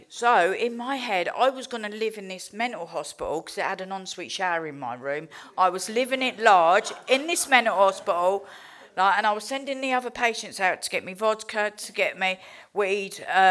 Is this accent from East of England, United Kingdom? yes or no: yes; Luton, East of England, United Kingdom; And then I got off the train in Luton, because this is my hometown.